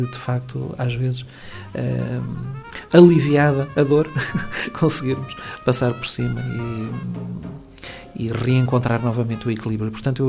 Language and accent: Portuguese; Lisbon, Portugal; eu sempre fui menino da cidade. Eu nasci em Lisboa e sempre vivi em contexto mais urbano